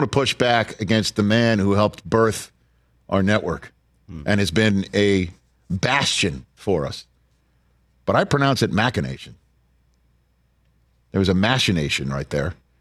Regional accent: Staten Island, New York, United States; I tell people I'm from Staten Island.

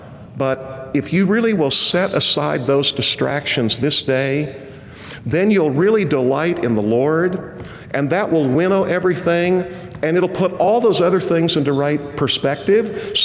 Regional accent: Kansas, United States; I grew up in Kansas. We very often had a bird dog.

